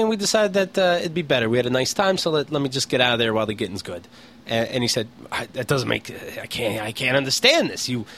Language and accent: English; Pennsylvania, United States; born there; now in New York, United States; I've been in Israel for a week. I live in New York. You like Israel since you were born there? I was born in Pennsylvania. I live in New York.